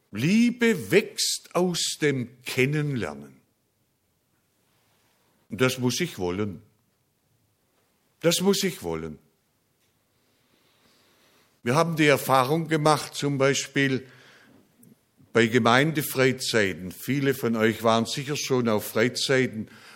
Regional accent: Germany; Für uns als Deutsche ist das zuerst eine Glaubensprüfung.

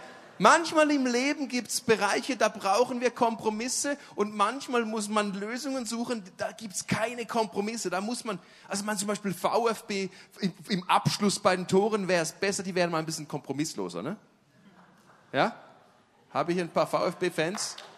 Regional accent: Switzerland; Ich bin Schweizer. Wir sind neutral, ja.

